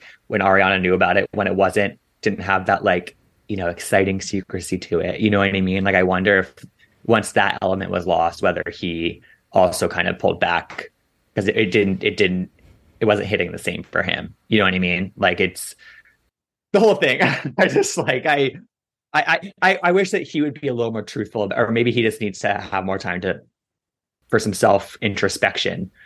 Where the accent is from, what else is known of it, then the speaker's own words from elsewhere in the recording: Washington, District of Columbia, United States; Yes. Oh my God. My hometown.